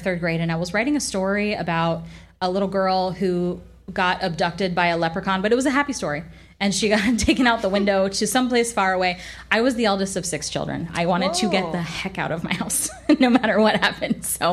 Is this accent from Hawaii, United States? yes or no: no; Florida, United States; They played football because I grew up in Florida.